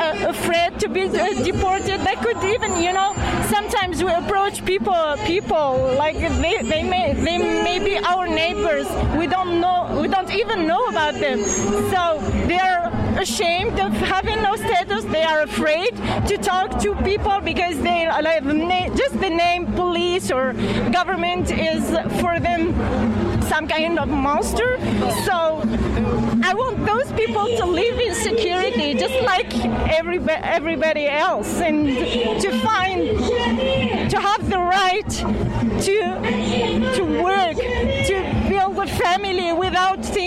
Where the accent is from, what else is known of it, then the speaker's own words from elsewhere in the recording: Montreal, Quebec, Canada; I'm from Montreal.